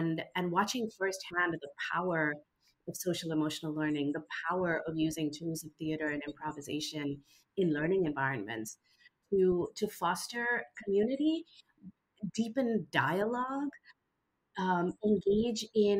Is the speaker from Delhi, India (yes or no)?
no; Mumbai, Maharashtra, India; now in United States; My ancestry is Persian. I grew up in Bombay, India, also called Mumbai now. And I have been in the United States for over 20 years.